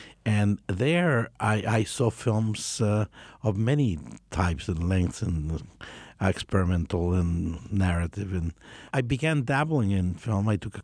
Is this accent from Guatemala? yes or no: yes; Guatemala; Growing up in Guatemala at a very repressive time in a very strict family